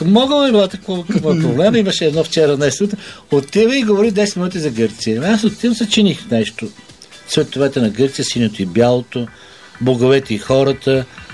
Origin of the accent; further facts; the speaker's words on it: Panagyurishte, Pazardzhik Province, Bulgaria; born there; Аз съм роден в Панагюрско. Нямам нищо гръцко, между другото, защото мнозина мислят, че съм скрит грък. Нямам, просто случайно после научи гръцки.